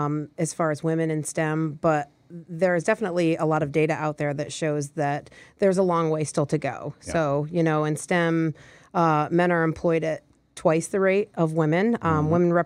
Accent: Michigan, United States; accent: American; I don't think I have an accent. I was raised in Michigan, so some people in Indiana think I have an accent, and I'm like, I don't hear it.

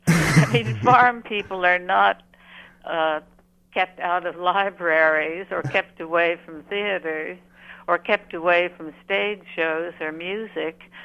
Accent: California, United States; but it wasn't as if I grew up in the L.A. area. I grew up in Northern California.

